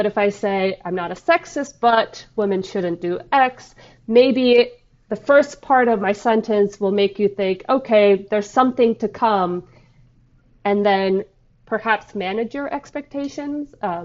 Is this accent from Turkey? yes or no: yes; Turkey; first language tr; English is a second language; I only, my native language is